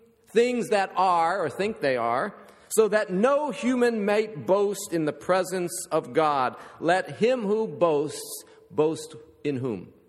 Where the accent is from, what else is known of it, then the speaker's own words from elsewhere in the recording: Warren, Ohio, United States; His hometown was a lot like my hometown, Warren, Ohio. We didn't have textile mills. We had steel mills. And they're all shut down.